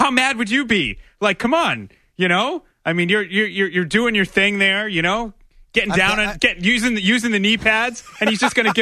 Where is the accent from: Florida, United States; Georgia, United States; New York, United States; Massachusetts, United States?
Massachusetts, United States; Lynn; I don't live there anymore, but that's where I grew up.